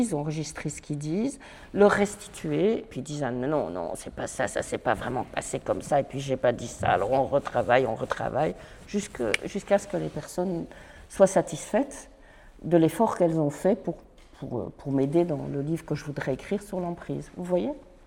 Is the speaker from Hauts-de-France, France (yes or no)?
yes; Hauts-de-France, France; le Hainaut, qui est le monde ouvrier d'où je viens, le monde ouvrier du Nord, l'ancien bassin minier